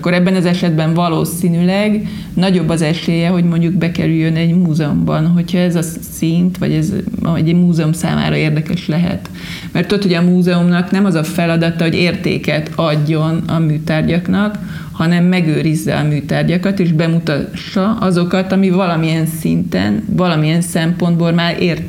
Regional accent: Solt, Bács-Kiskun, Hungary; born there; szülőfalunkban, Solton

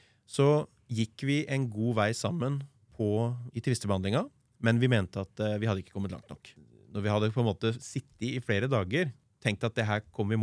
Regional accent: Vestfold og Telemark, Norway; Jeg er fra Telemark, så derfor kanskje sier jeg Telemark først.

